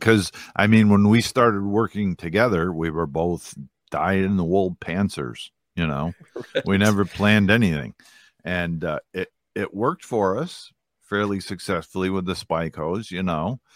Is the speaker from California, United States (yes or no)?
no; New York, United States; I'm from New York, so we're the best.